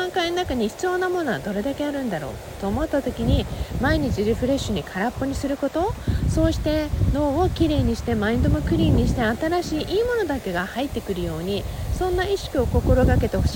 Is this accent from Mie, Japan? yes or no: no; Okinawa, Japan; 私沖縄出身でね、よくその小さな蝶々っていうのを小さい時にも見たり、時々沖縄に帰るとよく見る小さな白い蝶々がいて